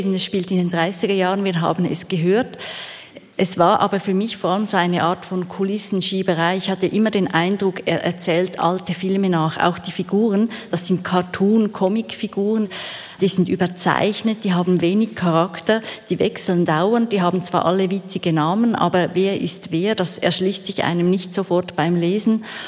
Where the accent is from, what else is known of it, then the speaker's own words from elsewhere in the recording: Switzerland; Ja, als Schweizerin.